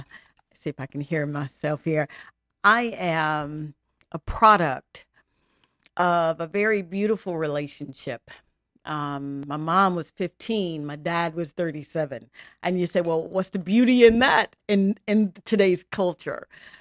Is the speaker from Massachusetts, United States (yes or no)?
no; Mississippi, United States; Came from Mississippi. Mm-hmm. Born in Mississippi, born and raised in Mississippi.